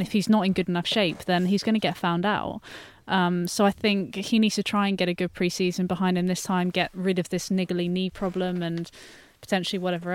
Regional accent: United Kingdom; As a British tennis fan, I think we all probably do.

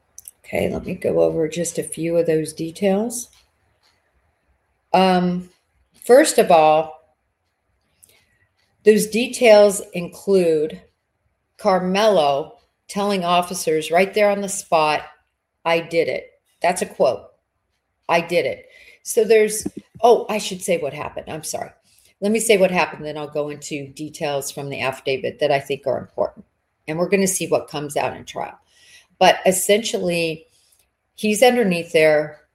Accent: Midwest, United States; I grew up running in the Midwest where it was freezing cold.

